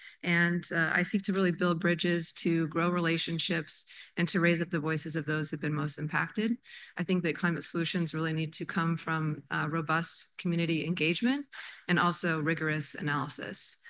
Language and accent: English; Portland, Oregon, United States; I grew up in Portland, and I'm now raising two children in Portland that go to Portland Public Schools.